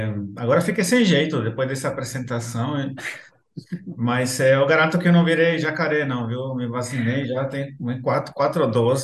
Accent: El Salvador; Portuguese is a second language; moved away as an adult; now in Brazil; era uma curiosidade que eu tinha de sair um pouco lá da minha terra, né? Porque meu país é muito pequeno, então você conhece ele rapidinho. Para você ter uma ideia, El Salvador

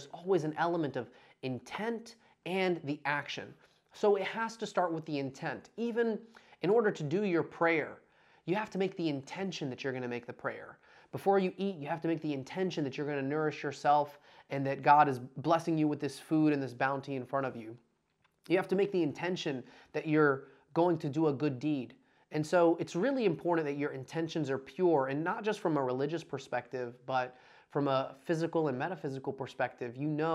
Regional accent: Dalton, Georgia, United States; We grew up in Dalton, Georgia, and there was this Ben Kiker's United Karate Studios in Dalton, Georgia.

